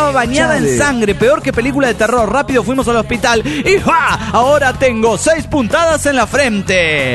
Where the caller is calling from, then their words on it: New Jersey, United States; de New Jersey.